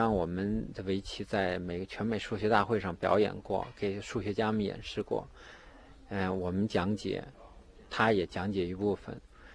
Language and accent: Chinese; China; 比如说我们中国人就是说下得好的时候来解释这个棋